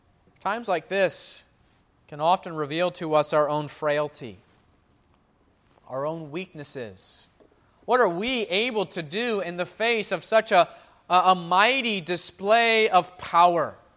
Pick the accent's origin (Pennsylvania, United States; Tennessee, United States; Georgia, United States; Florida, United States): Florida, United States; growing up in Florida and now living again in the southeast on the coast